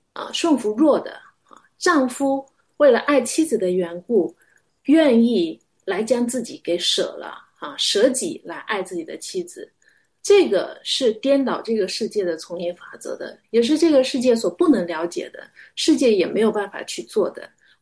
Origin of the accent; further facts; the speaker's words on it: Wenzhou, Zhejiang, China; 甚至我小时候在温州的时候，看不起那些不会讲温州话的人。